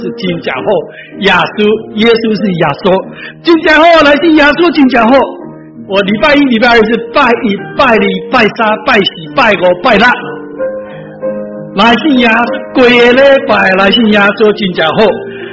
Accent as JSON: {"language": "Chinese", "country": "Taiwan", "said": "我是正宗的台湾人，我父亲是福建厦门人，所以我台湾话讲得比你们都标准。"}